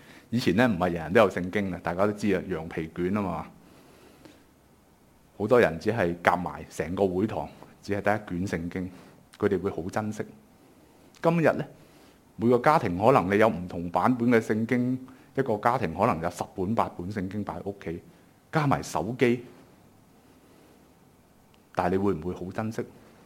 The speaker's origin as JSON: {"language": "Chinese", "region": "Guangdong", "country": "China", "said": "我們廣東人最多就是死"}